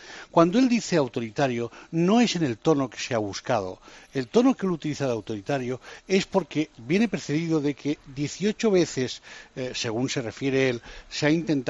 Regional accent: Catalonia, Spain; Que siendo cierto, yo soy catalán.

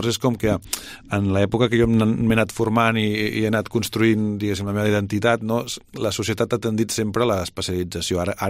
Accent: Tarragona, Catalonia, Spain; jo sóc nascut a Tarragona i ja pel simple fet de néixer allí hi ha tot un bagatge folclòric i cultural que t'acompanya sonor, i jo he sigut casteller des de petit, de família molt friqui castellera

